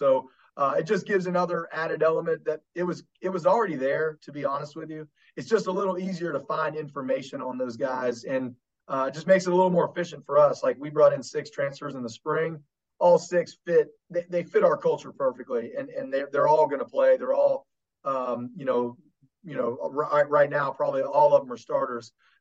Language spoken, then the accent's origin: English; West Virginia, United States; And this is my hometown, so I grew up here. And there's so many people connected to West Virginia State in the Kanawha Valley, which is, like I said, my hometown, my area.